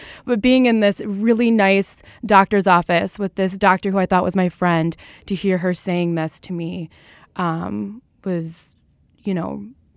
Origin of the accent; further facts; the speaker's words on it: Minneapolis, Minnesota, United States; moved away as an adult; So we're from Minneapolis. My last year. My husband's job relocated us to Tampa, Florida.